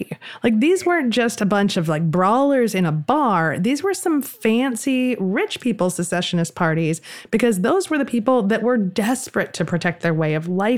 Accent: Philadelphia, Pennsylvania, United States; So Felton and Pinkerton met up in my hometown of Philadelphia, and they devised a plan.

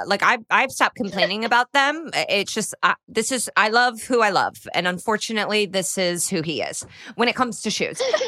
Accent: Indiana, United States; this goes back to growing up in Indiana and it being clouded with racism

